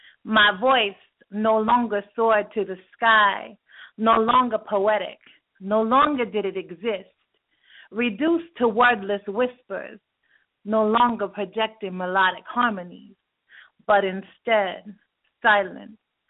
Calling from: San Antonio, Texas, United States; from San Antonio.

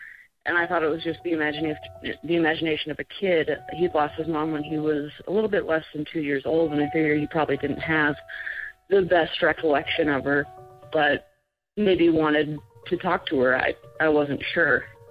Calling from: New Mexico, United States; I'm from New Mexico.

